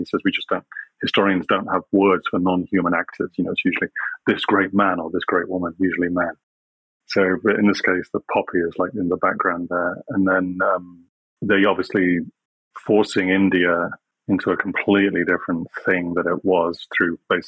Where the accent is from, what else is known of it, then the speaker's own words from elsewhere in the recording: England, United Kingdom; growing up in England, when I went to school, I'm like 53 years old, so it was like at school in the 80s, I guess, early 80s.